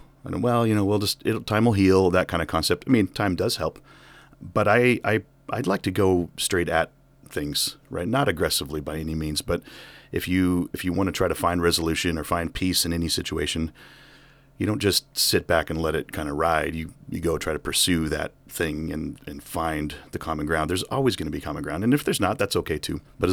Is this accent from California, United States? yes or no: no; Wrangell, Alaska, United States; born there; And, well, I was born here in Wrangell back in the 1900s. That's where you get this massive beard, apparently.